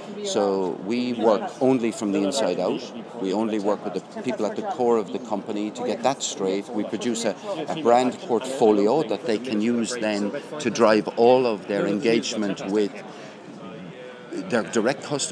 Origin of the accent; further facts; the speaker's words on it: Ireland; now in Cork, Ireland; We live in Cork. He's South African. I'm Irish, right?